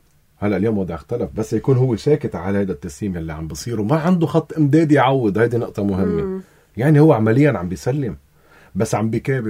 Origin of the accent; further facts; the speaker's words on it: Lebanon; انا مواطن لبناني هون